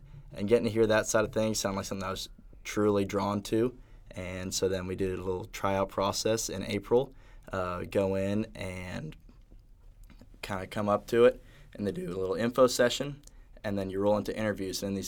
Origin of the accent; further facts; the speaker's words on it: Altus, Oklahoma, United States; So I'm a senior from Altus, Oklahoma, double majoring in agribusiness, pre-law, and finance.